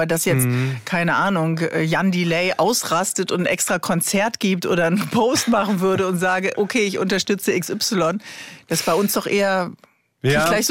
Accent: Bremen, Germany; Also meine Heimat ist Bremen, da weiß also eigentlich wirklich jeder.

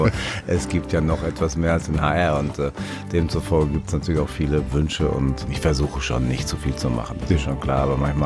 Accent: Erlinghausen, North Rhine-Westphalia, Germany; Und hinter Erlinghausen, meinem Heimatort, einen Kilometer später, ist die hessische Grenze.

